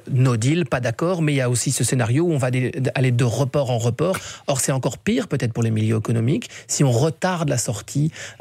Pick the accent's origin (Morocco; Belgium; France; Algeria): Belgium; chez nous en Belgique